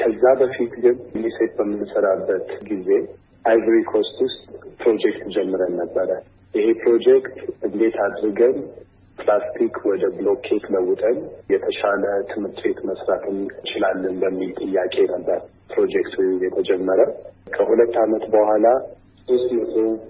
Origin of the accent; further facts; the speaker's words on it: Addis Ababa, Ethiopia; ያደግኩት አዲስ አበባ ነው።